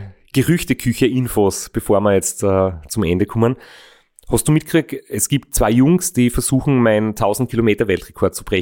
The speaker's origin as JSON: {"language": "German", "country": "Austria", "said": "dass ich aus Österreich bin"}